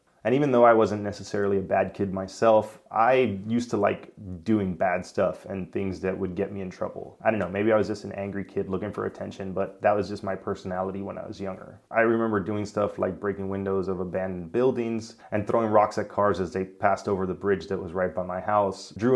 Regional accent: Miami, Florida, United States; I'm Cuban. I grew up in Miami. Most of the kids I went to school with were either Spanish or Black

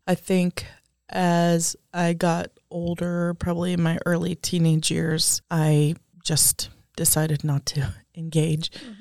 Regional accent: Topeka, Kansas, United States; also born or lived in Linden, Kansas; I'm from here, Topeka, Kansas, my whole life.

